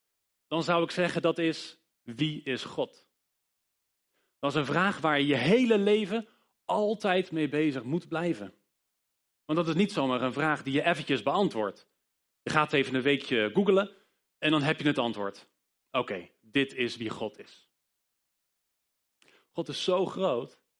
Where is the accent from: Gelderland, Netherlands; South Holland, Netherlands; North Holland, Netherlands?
Gelderland, Netherlands; Ede; ik kom uit Ede.